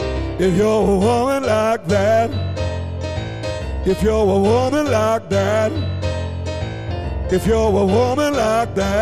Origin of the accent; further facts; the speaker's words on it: Ontario, Canada; now in North Vancouver, Canada; I'm Mohawk Turtle Clan. I come from the Six Nations in the southern Ontario, but I've been living in North Vancouver for 11 years, and I've now made BC my home